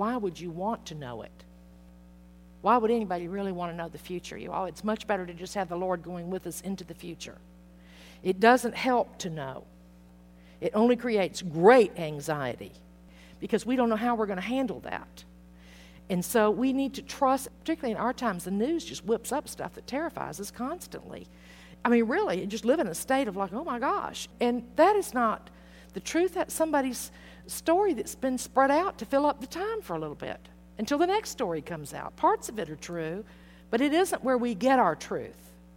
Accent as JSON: {"language": "English", "town": "Atlanta", "region": "Georgia", "country": "United States", "tie": "born or raised there", "said": "I mean, it's kind of like I grew up in Atlanta, and there was Kennesaw Mountain where Sherman came through."}